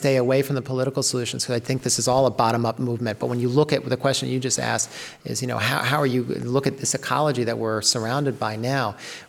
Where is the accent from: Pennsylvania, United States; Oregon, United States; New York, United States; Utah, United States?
New York, United States; I come from the Lower Hudson Valley, New England.